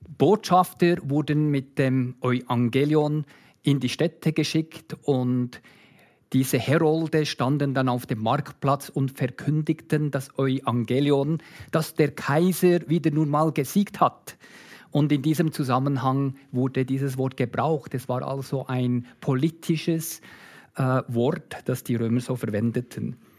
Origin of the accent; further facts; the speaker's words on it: Kota Kinabalu, Sabah, Malaysia; In Sabah, das gehört zu der Insel Borneo und gehört zu Malaysia, das ist meine Heimatstadt.